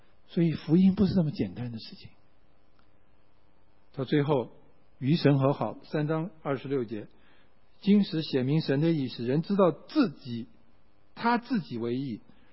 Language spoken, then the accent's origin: Chinese; China; 哎呀，对我们中国人来讲，承认没钱公开很丢脸啊，但是我实在是没钱，也不能打肿脸充胖子。